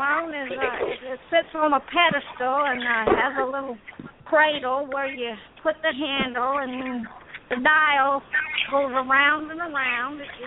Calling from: Dublin, North Carolina, United States; Calling from Dublin. Dublin, North Carolina.

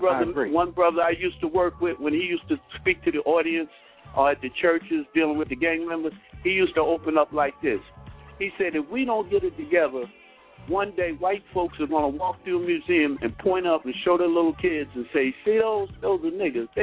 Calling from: New Jersey, United States; and my theme is how to put the neighbor back in the hood, and I'm calling from New Jersey.

